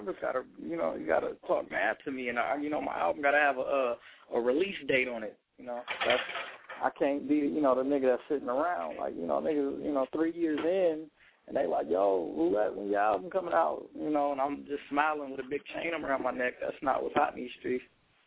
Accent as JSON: {"language": "English", "town": "Inglewood", "region": "California", "country": "United States", "said": "Oh, yeah, I'm not from L.A. I'm from Inglewood, to be exact."}